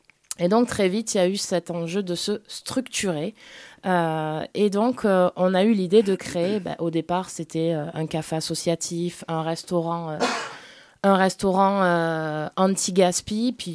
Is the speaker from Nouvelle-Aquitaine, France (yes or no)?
yes; Agen, Nouvelle-Aquitaine, France; Sur mon territoire, sur la Genée, parce que je suis d'Agen.